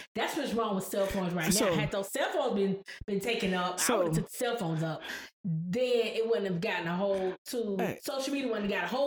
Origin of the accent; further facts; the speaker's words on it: Chattanooga, Tennessee, United States; We grew up as pastor's kids. We grew up in Chattanooga, right? And Chattanooga is small and everybody knows everyone.